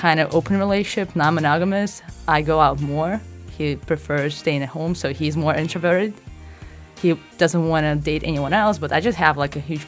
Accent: Russia; I'm originally from Russia. I'm married. I've been married for 2.5 years.

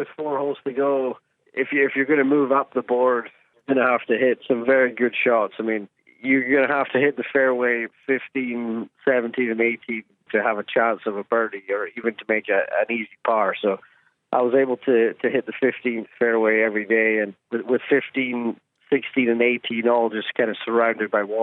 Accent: Scotland, United Kingdom; being a Scot, obviously getting into the Open Championship in Scotland is obviously massive

